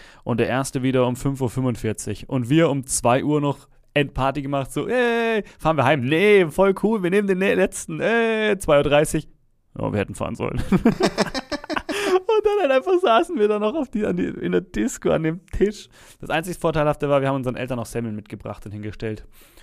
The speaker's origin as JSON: {"language": "German", "town": "Starnberg", "region": "Bavaria", "country": "Germany", "tie": "born or raised there", "said": "ich bin ja in Starnberg groß geworden"}